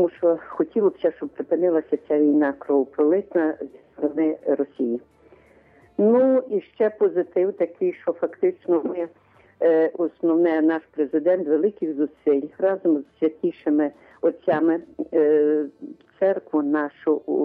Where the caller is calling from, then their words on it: Lviv, Lviv Oblast, Ukraine; Слава навіки Богу. Так. Львів.